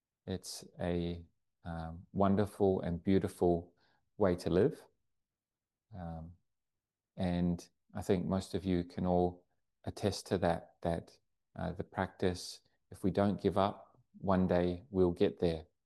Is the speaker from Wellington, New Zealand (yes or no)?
yes; Wellington, New Zealand; born there; to travel back to my hometown in New Zealand. I was born in Wellington, New Zealand.